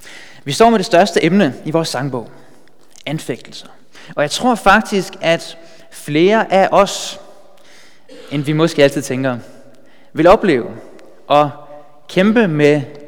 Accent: Bornholm, Capital Region of Denmark, Denmark; now in Amager, Denmark; jeg kommer fra Bornholm, men er nu flyttet til Amager.

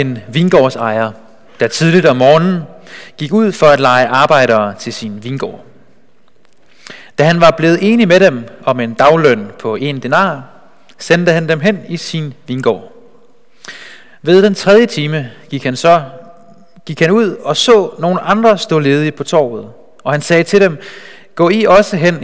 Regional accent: Bornholm, Capital Region of Denmark, Denmark; moved away as an adult; now in Copenhagen, Denmark; Jeg kommer oprindeligt fra Bornholm, men har boet i København i 6-7 år. 7 år plus faktisk

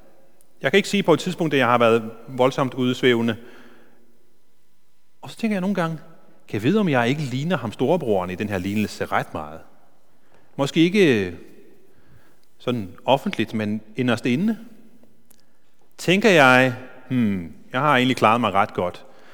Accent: Faroe Islands; jeg er vokset op et kristent hjem. Jeg kommer fra Færøerne, jeg kommer fra en lille flæk på 600 mennesker. Min far var kordegn, og min mor var meget aktiv i missionshuset

